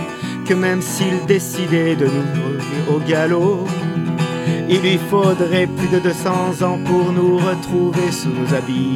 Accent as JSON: {"language": "French", "region": "Auvergne-Rhône-Alpes", "country": "France", "also_born_or_lived": "Montpellier", "said": "je suis le Montpelliérain du coin. Encore que je navigue vraiment entre les deux régions, parce que moi, je suis aussi originaire de la Drôme."}